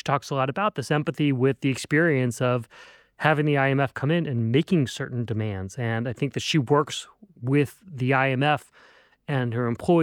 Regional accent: Kentucky, United States; When I grew up in Kentucky. It was like you walked around the neighborhood

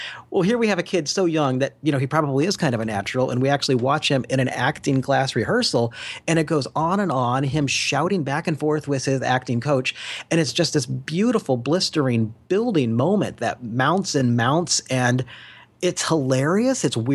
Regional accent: Kansas, United States; I'm a kid from Kansas who somehow got into this.

